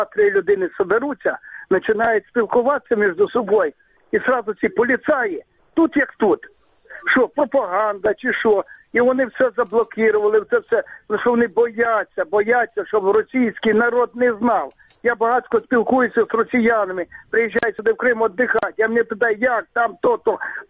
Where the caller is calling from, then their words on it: Crimea, Ukraine; Я с Крыма, с оккупационного.